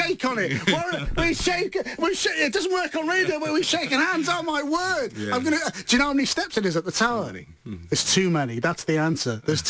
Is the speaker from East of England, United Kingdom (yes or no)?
no; Liverpool, North West England, United Kingdom; also born or lived in Chester; I'm from Liverpool. Actually, I was born in Chester, only lived there for 2 days. But I'm proud as anybody coming from Liverpool and doing a radio show in Liverpool as well.